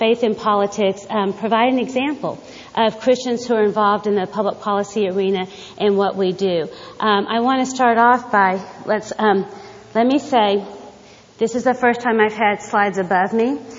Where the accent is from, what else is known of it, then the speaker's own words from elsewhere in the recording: Texas, United States; I'm from Texas, and if you know me at all, you'll know that pretty quickly that I'm from Texas.